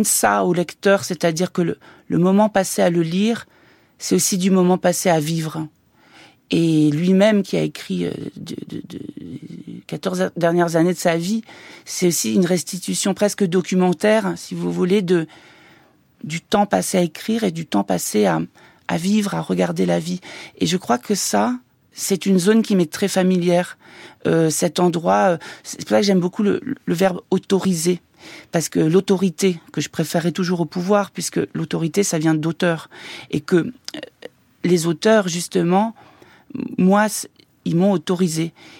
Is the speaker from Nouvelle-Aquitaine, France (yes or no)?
yes; Nouvelle-Aquitaine, France; moved away as an adult; now in Paris, France; Je viens du Limousin et j'arrive au conservatoire, première année.